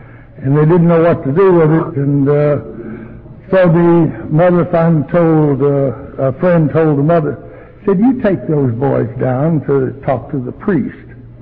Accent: Arkansas, United States; I was an alcoholic and I came from Arkansas. That's enough to make anybody troubled.

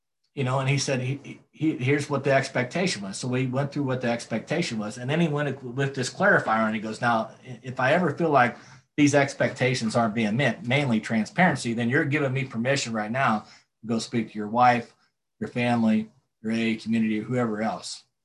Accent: Midwest, United States; We're both from the Midwest, east and or the upper South, if you want to call it. He's in Nashville, I'm in St. Louis.

